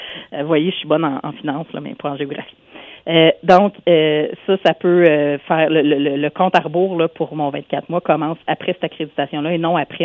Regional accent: Quebec, Canada; parce qu'on est originaire de la vallée de la Gatineau, on n'est pas un nouveau entre guillemets.

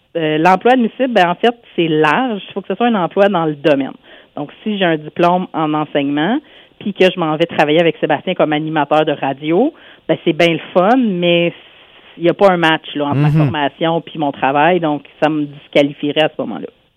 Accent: Quebec, Canada; parce qu'on est originaire de la vallée de la Gatineau, on n'est pas un nouveau entre guillemets.

